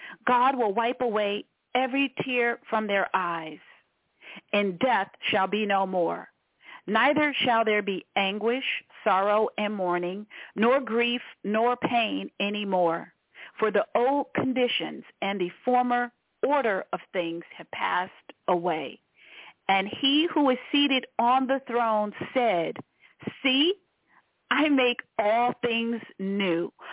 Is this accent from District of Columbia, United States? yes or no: yes; Washington, District of Columbia, United States; born there; I was born in Washington, D.C. I think it's a beautiful city.